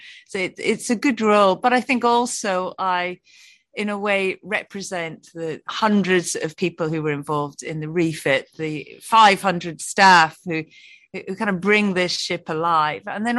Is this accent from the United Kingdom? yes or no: yes; Dundee, Scotland, United Kingdom; born there; heading off to Dundee, which was actually my home of birth. I'm obviously Scottish